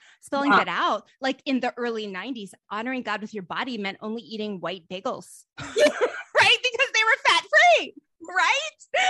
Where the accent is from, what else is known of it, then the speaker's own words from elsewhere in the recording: East Coast, United States; And I grew up on the East Coast